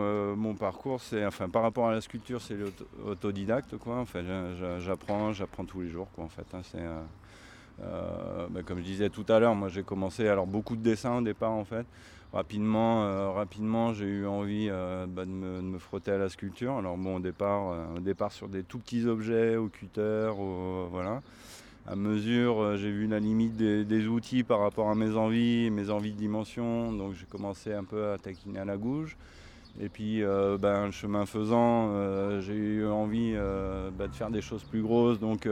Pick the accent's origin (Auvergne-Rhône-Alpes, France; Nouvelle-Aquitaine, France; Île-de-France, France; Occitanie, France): Occitanie, France; Alors moi … je suis sculpteur sur bois. Ouais. Voilà, je viens d'Ariège.